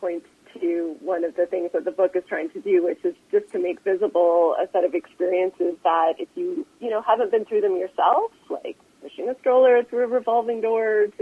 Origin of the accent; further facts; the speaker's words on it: Mississauga, Ontario, Canada; also born or lived in Toronto; I was born in Toronto, grew up in Mississauga, and then back to Toronto for university.